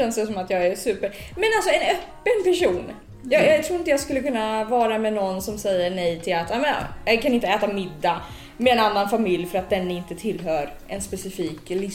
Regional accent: Stockholm, Stockholm County, Sweden; Ja, kis, precis. Liksom. Även om jag låter som en göteborgare.

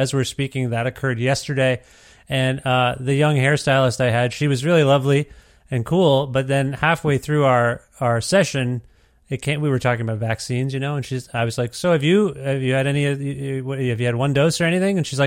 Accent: Canada; I was just more astounded that as a Canadian, you didn't even ask me how I was doing.

